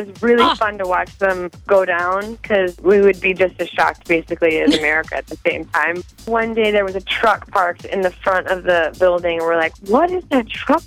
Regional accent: North Dakota, United States; I can't wait to see all of you guys in North Dakota and come back to my home state.

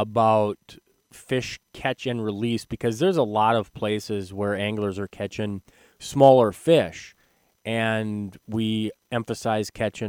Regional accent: LaMoure, North Dakota, United States; also born or lived in Williston; I am a native of North Dakota. I was born in Williston. I was raised in Lemoore, graduated from high school in Valley City, and lived in many other places across North Dakota.

